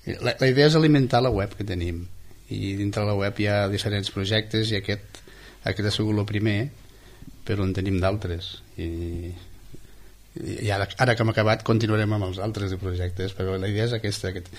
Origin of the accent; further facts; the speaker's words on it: Falset, Catalonia, Spain; nosaltres, la majoria som de Falset, doncs vam sortir de Falset i vam acabar a Falset, no?